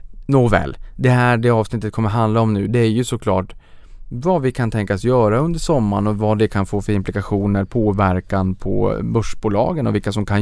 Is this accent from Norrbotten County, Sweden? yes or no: yes; Boden, Norrbotten County, Sweden; Jag kommer från Boden.